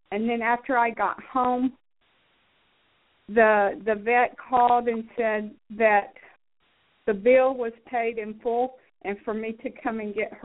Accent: Texas, United States; I'm from Texas.

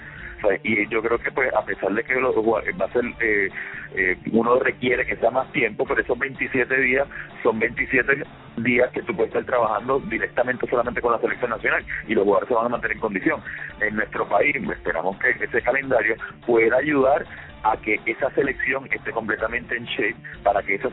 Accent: Puerto Rico; now in Barquisimeto, Venezuela; Soy el único puertorriqueño como entrenador.

